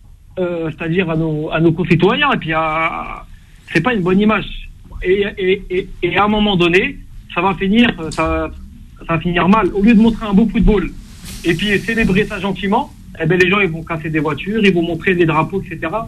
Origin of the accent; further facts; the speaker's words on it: Morocco; Moi, je suis marocain